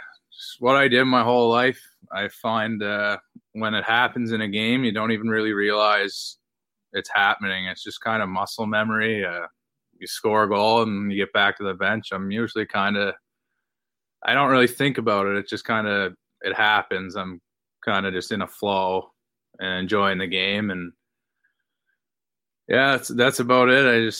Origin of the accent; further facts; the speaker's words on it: Cape Breton, Nova Scotia, Canada; And I'm from Cape Breton, and a lot of connection there. And I just heard it's very similar to home